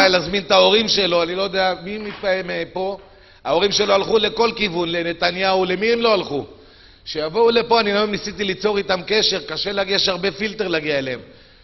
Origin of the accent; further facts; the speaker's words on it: Mexico; זוכר אותי הרב, אני באתי ממקסיקו